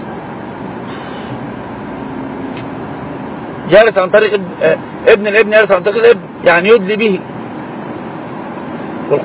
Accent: Egypt; والناس عندنا في مصر عوام الناس يقلبون المسألة

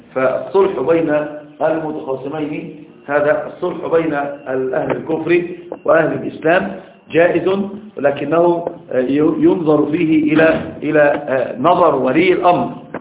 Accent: Upper Egypt, Egypt; وهذا عندنا في الصعيد أمر شاق جدا

